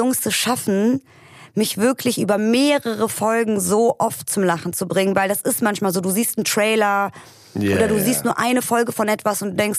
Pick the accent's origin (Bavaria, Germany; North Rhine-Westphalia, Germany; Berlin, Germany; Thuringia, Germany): Berlin, Germany; ich komme ja auch aus Berlin-Kreuzberg, ich bin da aufgewachsen